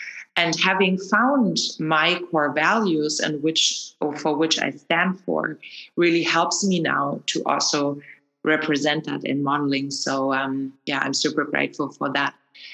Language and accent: English; Germany; The next one is an episode in German because I'm from Germany and have quite a lot of German listeners